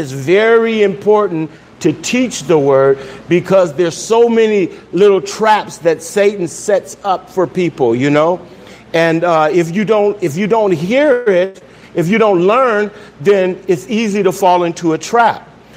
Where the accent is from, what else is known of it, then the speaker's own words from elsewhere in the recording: Miami, Florida, United States; Because I grew up in Miami, you know? And so they had mangoes everywhere.